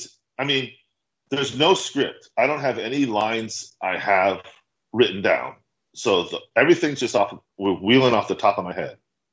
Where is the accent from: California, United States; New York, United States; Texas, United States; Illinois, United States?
California, United States; Oakland; I grew up outside of Oakland, California, and I saw a lot of black exploitation movies.